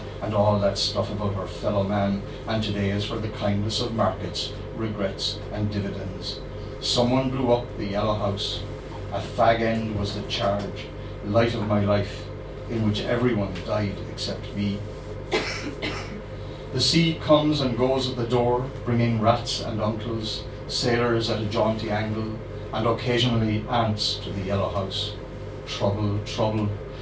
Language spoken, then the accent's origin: English; Whitegate, Munster, Ireland; also born or lived in Cork; I was born, or at least I was born in Cork, actually, but I grew up in the village of Whitegate, just down the harbour.